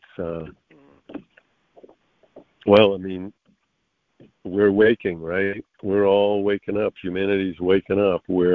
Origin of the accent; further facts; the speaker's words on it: Maine, United States; I'm from Maine, and I didn't have much of a connection with the ocean because it was so cold.